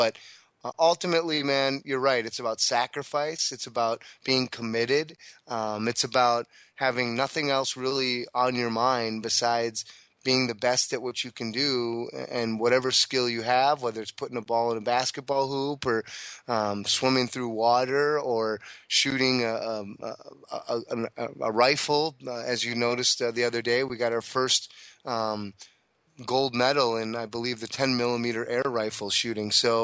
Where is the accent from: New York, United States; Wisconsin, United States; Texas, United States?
Wisconsin, United States; Milwaukee; Living in the Midwest, myself growing up in Milwaukee, Wisconsin when I was a kid.